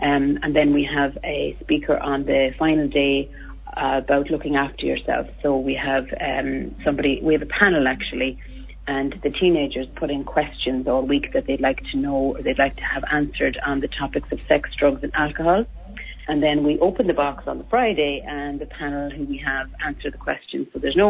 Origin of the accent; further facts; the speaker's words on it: Manorhamilton, Connacht, Ireland; I'm from not too far away. I'm from Manor Hamilton in County Leitrim.